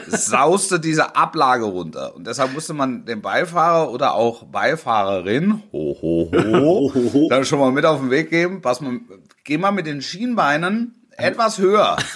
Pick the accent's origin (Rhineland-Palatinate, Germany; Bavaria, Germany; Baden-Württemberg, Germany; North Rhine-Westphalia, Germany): Baden-Württemberg, Germany; Also ich bin im Schwäbischen groß geworden, Großraum Stuttgart.